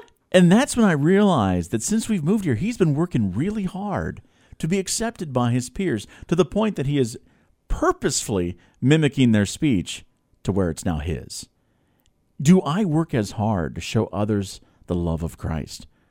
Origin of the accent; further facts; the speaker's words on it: Ohio, United States; now in Minnesota, United States; Now, we came from Ohio. Most of us sound like this.